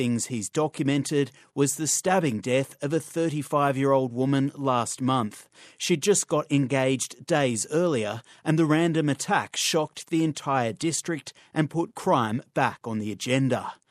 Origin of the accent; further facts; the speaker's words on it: Australia; now in United States; as an Australian, my expectations of a gun-free neighbourhood were overly sensitive.